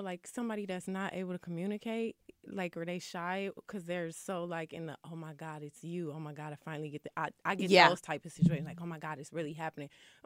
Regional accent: Flint, Michigan, United States; I'm a hood bitch, but at the end of the day, I'm from Flint.

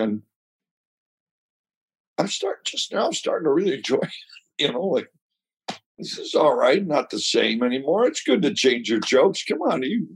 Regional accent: Chicago, Illinois, United States; It's, you know, I'm from Chicago.

